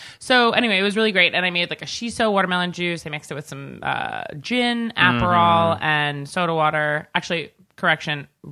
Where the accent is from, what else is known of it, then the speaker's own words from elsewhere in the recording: New York, United States; Because I'm from Long Island, as I have to mention